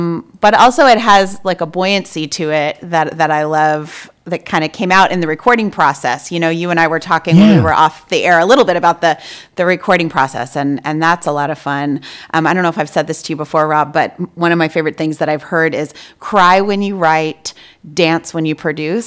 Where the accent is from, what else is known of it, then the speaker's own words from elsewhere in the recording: Austin, Texas, United States; My girlfriends and I grew up in Austin